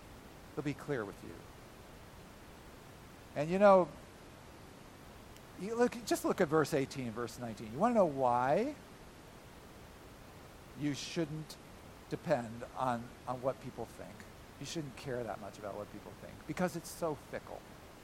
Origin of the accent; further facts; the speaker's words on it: United States; Not that I would know that as an American, but sure enough, Canadian stuff, there's stuff happening in Canada.